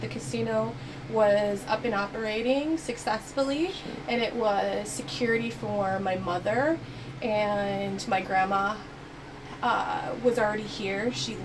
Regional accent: Milwaukee, Wisconsin, United States; In Milwaukee. I grew up in Milwaukee, Wisconsin.

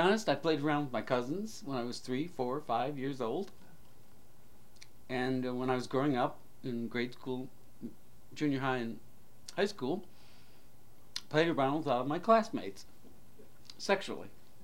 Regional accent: St. Louis, Missouri, United States; also born or lived in Detroit, Michigan / Fort Wayne, Indiana; I was born in Detroit, Michigan in 1942, and I was there till about the age of six when we moved to Fort Wayne, Indiana, where my dad was employed at the time for a couple of years, and then to the St. Louis area

